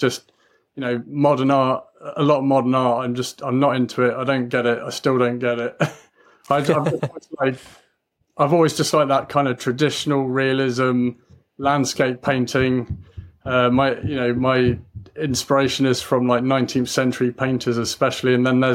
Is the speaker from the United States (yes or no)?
no; England, United Kingdom; I grew up in England